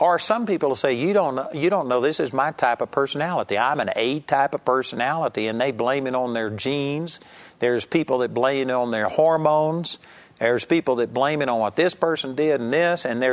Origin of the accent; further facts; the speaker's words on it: Texas, United States; I'm a hick from Texas.